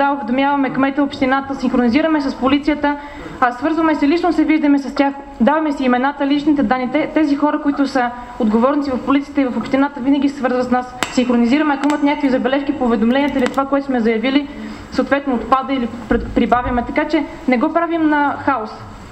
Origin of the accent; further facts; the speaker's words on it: Pazardzhik, Pazardzhik Province, Bulgaria; Аз съм от Пазарджик